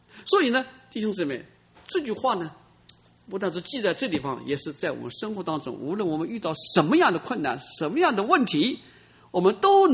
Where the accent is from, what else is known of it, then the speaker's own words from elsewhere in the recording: China; 我们中国人都是家家都要念的经，难念的经